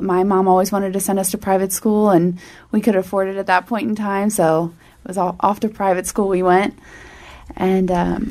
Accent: Bel Air, Maryland, United States; I guess I'll start with where I'm from. I grew up in Bel Air, Maryland. I have two parents, a mom and a dad.

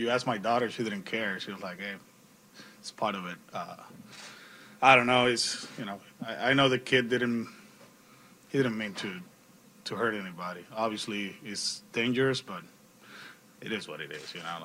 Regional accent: Puerto Rico; Yeah, everything in my hometown. I actually talked to the governor right after we won, and I say, hey, I can go to, you know, to La Fortaleza to, you know, meet you

